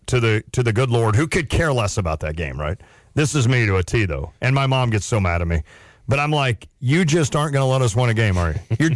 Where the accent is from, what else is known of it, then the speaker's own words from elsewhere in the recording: Midwest, United States; And he was so amused that I was from the Midwest and loved hockey.